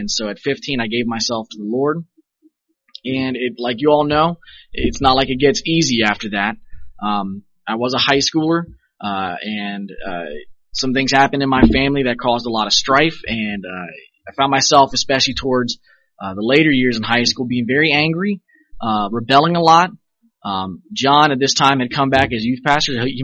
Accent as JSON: {"language": "English", "town": "Leesburg", "region": "Virginia", "country": "United States", "tie": "born or raised there", "also_born_or_lived": "Langley Air Force Base / Fort Meade / New Jersey", "said": "But I grew up around Leesburg, Virginia. I was born in Langley Air Force Base. My dad was in the Air Force. We moved around a couple of times, lived at Fort Meade, and then eventually made our way to Jersey. But by the time I was five, we were in Leesburg"}